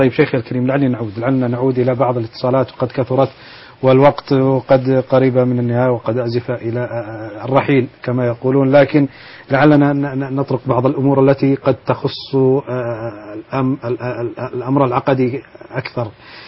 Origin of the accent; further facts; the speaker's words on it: Saudi Arabia; وعندنا بالسعودية الابتدائية